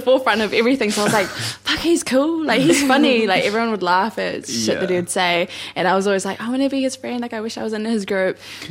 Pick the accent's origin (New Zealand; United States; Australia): New Zealand; I'm a Kiwi.